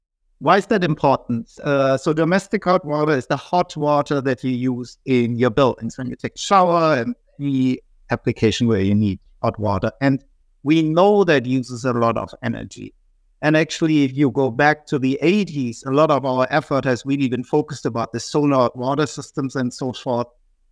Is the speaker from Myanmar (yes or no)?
no; Germany; accent: German; English is a second language; Well, as you might have gathered from my accent, I'm German, and I made up that term together with Carlos Cerezo, who is Spanish.